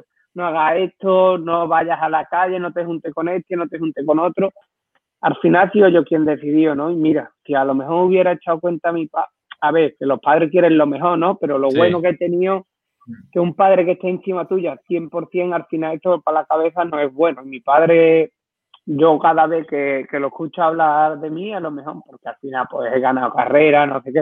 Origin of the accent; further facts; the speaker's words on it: Lebrija, Andalusia, Spain; Sí, aquí en mi pueblo, todo el mundo, todo el mundo nos llevamos bien, todo el mundo nos conocemos.